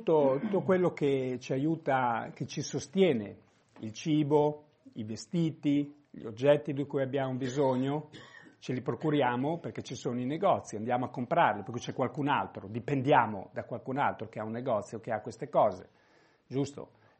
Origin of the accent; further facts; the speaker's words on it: India; Italian is a second language; io sono venuto dall'India. Vengo dall'India